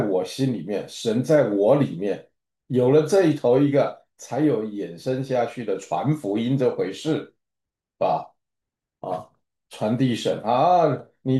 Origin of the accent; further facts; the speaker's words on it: China; 对，我们都是中国人哈